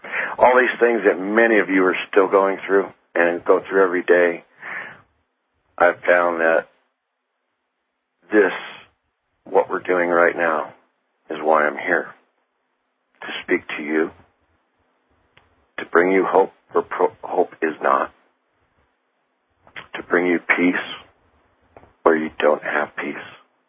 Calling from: Albuquerque, New Mexico, United States; But right now, it's a beautiful day in New Mexico. I'm calling from Albuquerque.

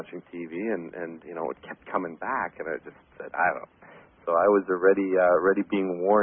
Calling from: Vancouver, British Columbia, Canada; I'm from Vancouver.

